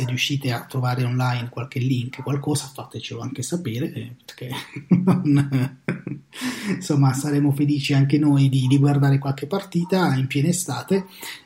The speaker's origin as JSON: {"language": "Italian", "town": "Bari", "region": "Apulia", "country": "Italy", "said": "cioè tu sei di Roma, io sono di Bari"}